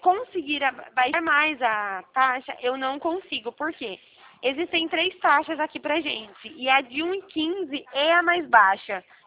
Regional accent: Araras, São Paulo, Brazil; eu sou paulista, sim. Mas vou te mandar um oi. Olha, eu sou bem do interior mesmo, sou aqui da cidade de Araras, interior de São Paulo, tá?

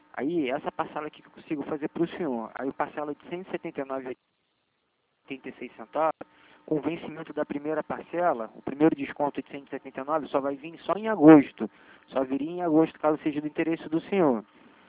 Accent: Rio de Janeiro, Brazil; eu sou de Bangu

